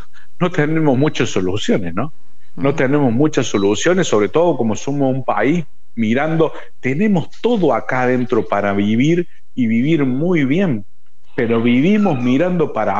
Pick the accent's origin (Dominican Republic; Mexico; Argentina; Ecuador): Argentina; El tema es que no es como somos los argentinos